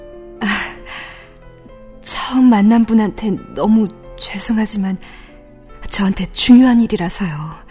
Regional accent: Sunamachi, Tokyo, Japan; Korean is a second language; moved away as an adult; now in Sunchon, North Korea; 저도 일본이 고향입니다. 지금은 평안남도 순천에 살고 있습니다.

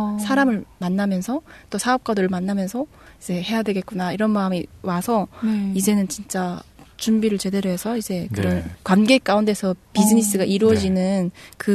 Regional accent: North Korea; moved away; 사람들은 내가 탈북민인지 내가 어떻게 생겼는지 네, 안 보는구나.

